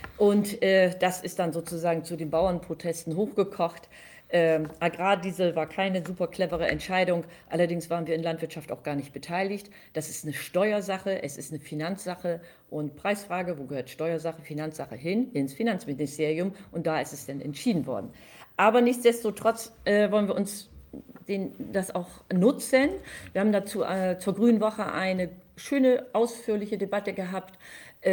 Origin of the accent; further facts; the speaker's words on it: Delmenhorst, Lower Saxony, Germany; Ich sage Moin. Also weiß man schon, ganz im Norden. Du hast ja schon gesagt, ich komme aus Delmenhorst, liegt in Niedersachsen, so zwischen Bremen und Oldenburg.